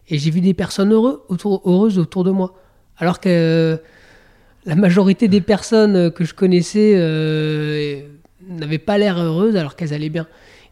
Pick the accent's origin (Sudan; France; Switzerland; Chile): France; Bourg-Saint-Maurice, Auvergne-Rhône-Alpes; born there; Bah, je suis né à Bourg-Saint-Maurice, moi.